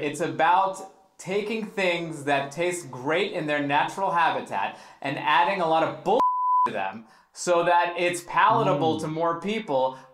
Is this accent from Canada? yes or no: no; Great Neck, New York, United States; I grew up in Great Neck. Okay, I grew up in Long Island.